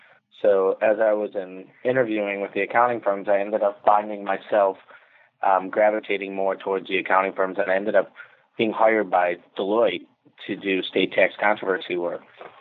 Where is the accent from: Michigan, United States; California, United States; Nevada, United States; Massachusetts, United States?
Michigan, United States; Detroit; now in Chicago, United States; And I grew up in the Detroit, Michigan area, and now I live in Chicago.